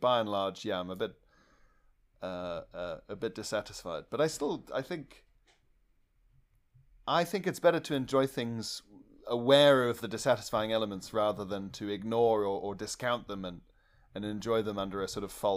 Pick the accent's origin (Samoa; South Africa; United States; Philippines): South Africa; now in United Kingdom; the only reason that I can do jokes about South Africa or being South African or anything in the UK